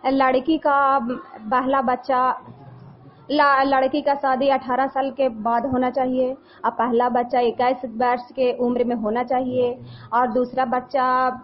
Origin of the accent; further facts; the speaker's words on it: Muslimganj, India; मैं मुस्लिमगंज के रहने वाली हूँ।